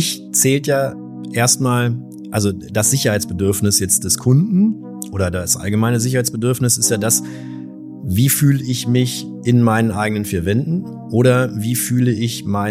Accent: Hildesheim, Lower Saxony, Germany; ich bin in Hildesheim geboren, also ziemlich waschecht in Hildesheim und tatsächlich auch aufgewachsen hier gleich in der Nähe zwischen dem Dom und der Michaeliskirche.

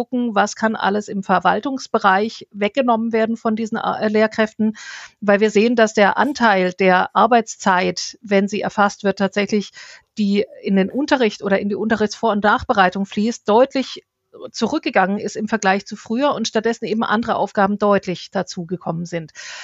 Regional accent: Kirchzarten, Baden-Württemberg, Germany; ich komme ja aus Freiburg, dort, wo ich aufgewachsen bin, in Kirchzarten

